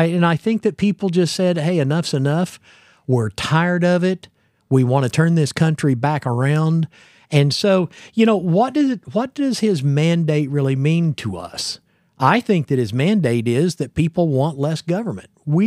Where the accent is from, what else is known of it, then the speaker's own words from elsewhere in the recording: Tulsa, Oklahoma, United States; born there; You know, I was born in Tulsa, Oklahoma, so I want to give them a shout out.